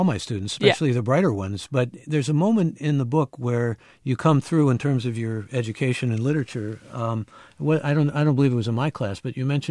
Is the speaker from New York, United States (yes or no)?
no; Cleveland, Ohio, United States; I grew up in Cleveland.